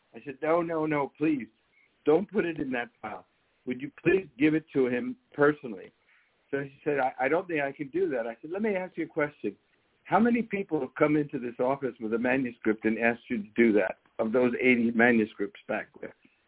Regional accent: Newark, New Jersey, United States; I'm from Newark.

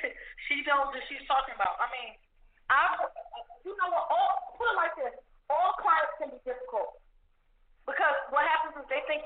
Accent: Buffalo, New York, United States; I'm from Buffalo. … she raised a leader.

